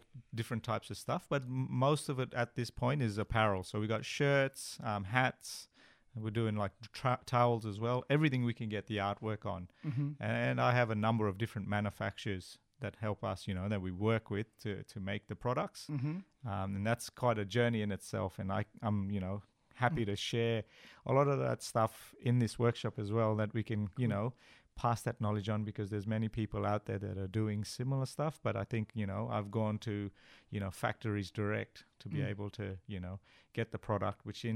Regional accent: Queensland, Australia; born and raised in the Torres Strait, running around the islands there and For everyone up in the Torres Strait, we are ocean people.

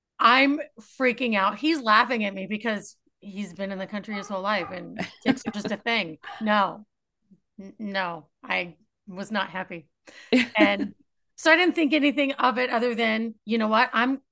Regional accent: California, United States; moved away; So I'm from California. I didn't deal in Southern California, Beach City. I didn't deal with ticks.

